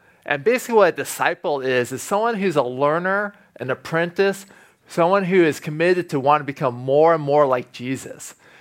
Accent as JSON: {"language": "English", "town": "Walnut Creek", "region": "California", "country": "United States", "tie": "born or raised there", "said": "I grew up in Walnut Creek. Walnut Creek's now it's actually a pretty affluent area. Back then, it was just a good middle-class community."}